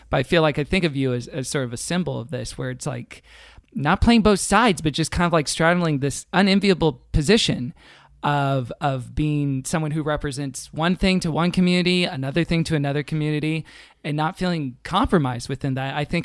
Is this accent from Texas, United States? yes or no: yes; Kingwood, Texas, United States; now in Pasadena, United States; We're both in Pasadena, California. I grew up in Houston, Texas, though, so not too far from